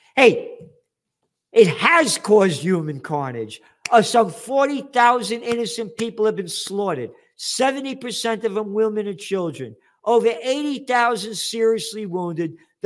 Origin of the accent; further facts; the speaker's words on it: United States; Hey, wait a minute. I'm an American. Israel's not my country.